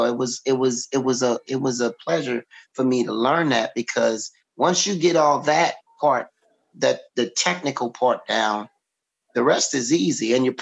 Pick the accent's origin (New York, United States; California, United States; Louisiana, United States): Louisiana, United States; New Orleans; growing up in New Orleans, we all speak different.